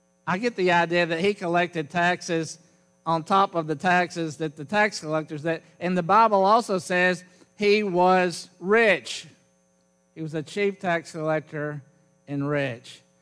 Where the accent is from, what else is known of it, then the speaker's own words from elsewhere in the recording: Jackson, Tennessee, United States; When I was growing up in Jackson, Tennessee, we had a great neighborhood. We played together. We were all about the same age, about 15 kids.